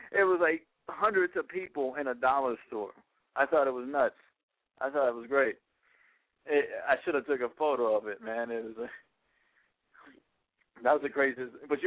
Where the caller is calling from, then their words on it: Orange, California, United States; I'm calling you from Orange, California.